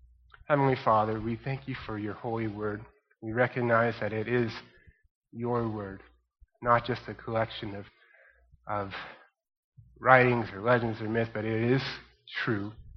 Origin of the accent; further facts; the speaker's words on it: New Mexico, United States; And 15 miles beyond that was the town where my wife and I grew up in New Mexico.